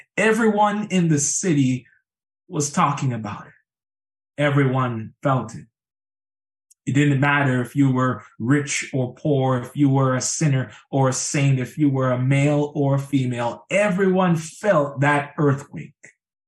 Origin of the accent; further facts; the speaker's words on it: Mississauga, Ontario, Canada; it was back in 2010 when I was in my hometown in Mississauga, Ontario